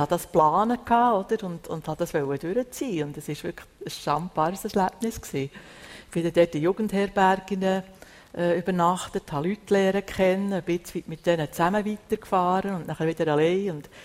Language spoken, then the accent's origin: German; Switzerland; born there; Also erstens mal bin ich in der Schweiz geboren, wo kein Krieg war.